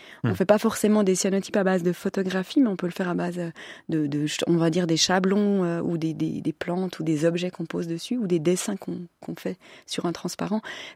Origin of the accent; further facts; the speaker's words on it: Switzerland; Et en plus, je suis suisse alors que c'était des Français qui exposaient.